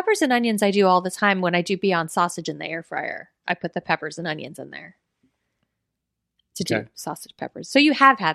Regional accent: Florida, United States; Yeah, we're both from Florida. Yeah. Publix is also from Florida. Yeah. We grew up, it's iconic to us.

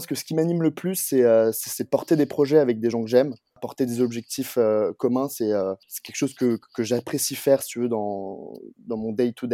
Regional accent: Paris, Île-de-France, France; moved away as an adult; j'ai 27 ans. J'ai fait mon collège et lycée en internat, mais sinon je suis parisien. À la fin de mon baccalauréat, je suis parti vivre à Montréal pour mes études.

